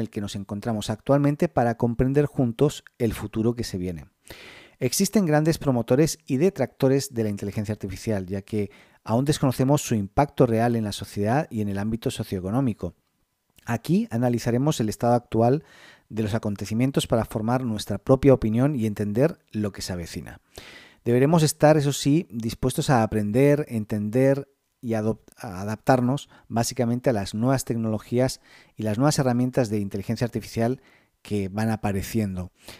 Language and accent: Spanish; Spain; moved away as an adult; now in Chile; soy español, radicado en Chile desde el 2005.